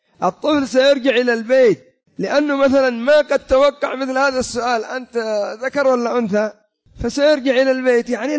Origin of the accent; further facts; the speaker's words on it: Yemen; رأيت النساء المالديف العجائز يلبس لبس النساء عندنا في اليمن